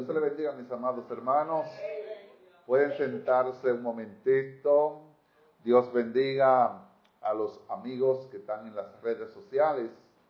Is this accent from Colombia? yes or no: no; Dominican Republic; Y somos de República Dominicana.